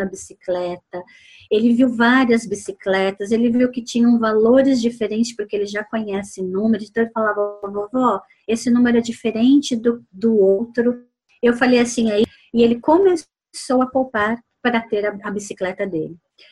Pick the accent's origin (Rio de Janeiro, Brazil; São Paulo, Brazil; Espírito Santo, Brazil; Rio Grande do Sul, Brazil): São Paulo, Brazil; 011, sou, né, de São, tá, Paulo.